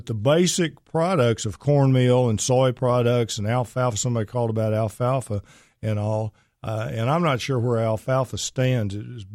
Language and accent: English; Pittsburgh, Pennsylvania, United States; You do know I'm from Pittsburgh.